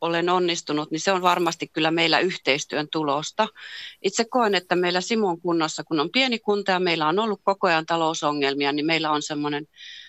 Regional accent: Lapland, Finland; kun tästä tehtiin meillä Lapissa tämmöinen naisjohtajuusasia

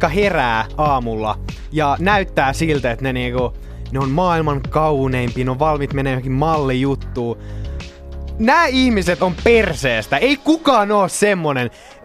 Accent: Järvenpää, Uusimaa, Finland; also born or lived in Helsinki; Mä oon ite Järvenpäästä kotoisin. Mä synnyin Helsingissä

